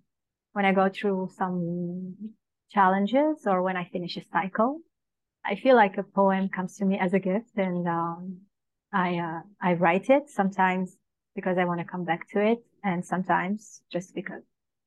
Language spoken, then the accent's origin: English; Morocco; So I am from Morocco.